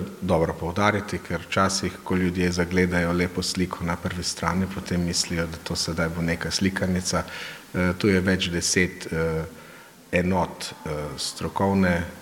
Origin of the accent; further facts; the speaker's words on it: Mura, Slovenia; ampak prihajam pa iz Prekmurja